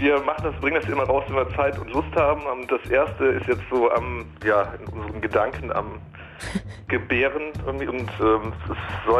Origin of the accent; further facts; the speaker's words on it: Cologne, North Rhine-Westphalia, Germany; Nee, ich bin Kölner